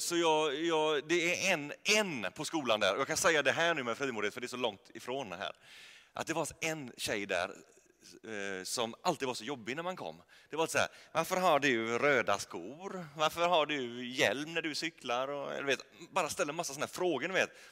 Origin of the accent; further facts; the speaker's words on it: Fiskebäck, Västra Götaland County, Sweden; also born or lived in Småland; Jag är uppväxt här i den här kyrkan, eller i Fiskebäck. Och har gått här i hela mitt liv tills jag var 19 år